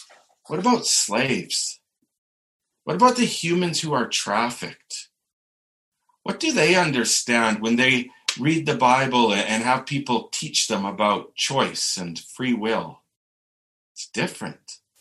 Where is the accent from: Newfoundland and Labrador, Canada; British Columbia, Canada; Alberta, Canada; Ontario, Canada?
Alberta, Canada; Red Deer; moved away as an adult; I grew up in Red Deer. I graduated from Lindsay Thurber in 1995, and I've returned often, having lots of friends and family still here, even though I left in 99.